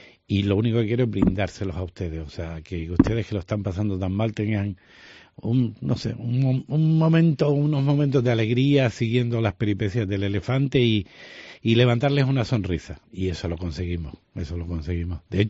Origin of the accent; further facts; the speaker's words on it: Sequillo, Canary Islands, Spain; Voy a ver si va al Sequillo, que es mi pueblo.